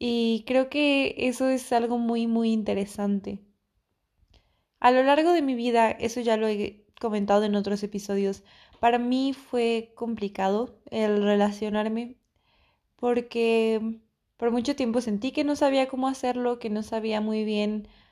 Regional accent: Mexico City, Mexico; yo soy de México y creo que esta parte como Al menos puedo hablar de Occidente o lo que yo en mi experiencia como mujer creciendo en la Ciudad de México aprendí

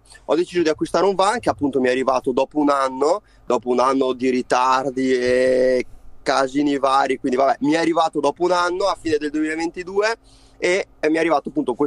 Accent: Verona, Veneto, Italy; ho 25 anni, sono di Verona

